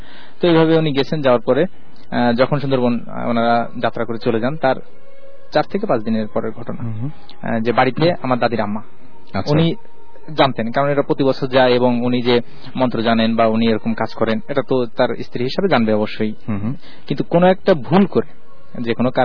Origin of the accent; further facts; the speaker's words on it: Bagerhat, Khulna Division, Bangladesh; Rajshahi university ছাত্র ছিলাম, আমার বাড়ি বাগেরহাট।